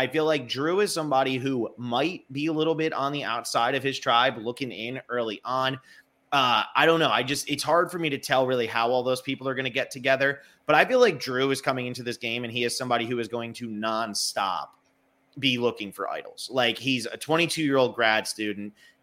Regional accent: New Jersey, United States; That's funny because growing up in New Jersey, if I went to like my parents wanted me to go to UPenn, it was like go to Princeton or UPenn, and then I went to Miami, so I was a failure.

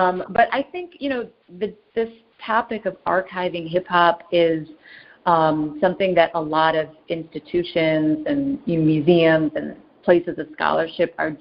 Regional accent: Detroit, Michigan, United States; Yeah, I grew up, you know, I grew up in Detroit, and our version of that was a place called Northland Skating

